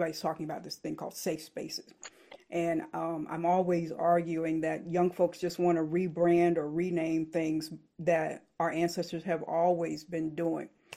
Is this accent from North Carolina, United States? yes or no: yes; Winston-Salem, North Carolina, United States; born there; I was born in Winston-Salem, North Carolina, so I can run my mouth.